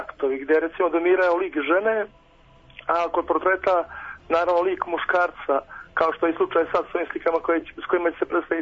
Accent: Kolašin, Montenegro; Mada se ja sjevernjak, iz Kolašina sam inače

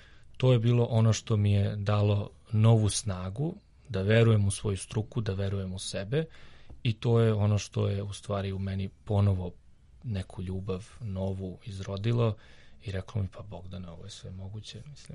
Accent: Belgrade, Serbia; da sam kao tipični Beograđanin to posmatrao

